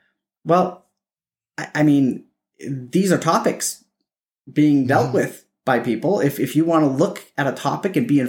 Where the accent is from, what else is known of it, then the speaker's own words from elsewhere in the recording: Canada; I am not an American. I'm a Canadian.